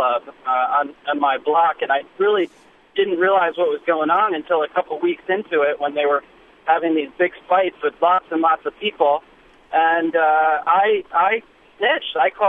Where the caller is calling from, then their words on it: Ithaca, New York, United States; I'm calling from Ithaca, but I live in Pittsburgh